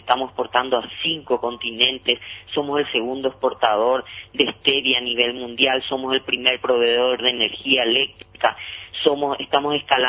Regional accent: Paraguay; son características que nosotros tenemos que llevar con orgullo como paraguayos y paraguayas

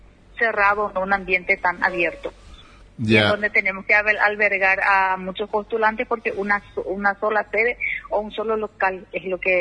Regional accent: Villa del Rosario, San Pedro, Paraguay; Yo soy de Villa Rosario, estuve allí como supervisora pedagógica

